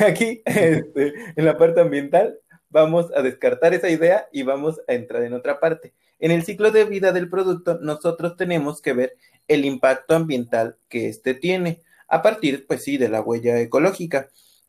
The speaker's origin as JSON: {"language": "Spanish", "region": "Veracruz", "country": "Mexico", "said": "Yo soy del estado de Veracruz, acá es un poco más conocida la licenciatura"}